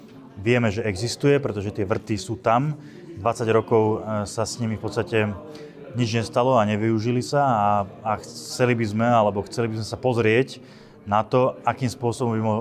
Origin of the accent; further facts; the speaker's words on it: Veľký Krtíš, Banská Bystrica Region, Slovakia; som rodák z Veľkého Krtíša. Prežil to som tam celé svoje detstvo a pravidelne sa tam vraciam. Povedal by som, že na takej mesačnej báze a vraciam sa tam veľmi rád